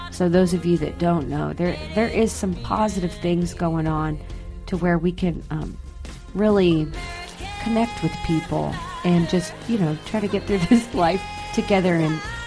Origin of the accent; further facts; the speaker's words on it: Wichita, Kansas, United States; moved away as an adult; I'm originally from Wichita, and I moved away, as young as I could. I had that Hollywood twinkle in my eye. I left, you know, at the age of 18